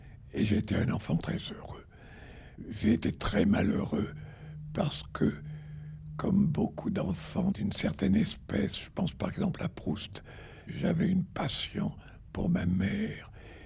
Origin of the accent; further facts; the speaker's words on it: Nouvelle-Aquitaine, France; mon pays natal, le pays d'où est sortie une partie de ma famille, dans le Bazadais, eh bien, c'était un pays vraiment sauvage du temps de mon enfance. C'était un pays où les routes ne menaient nulle part, où les paysans ne parlait que le patois